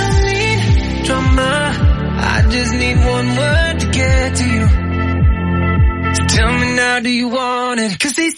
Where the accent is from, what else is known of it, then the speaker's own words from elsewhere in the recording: Frankfurt, Hesse, Germany; Ich komme aus Frankfurt.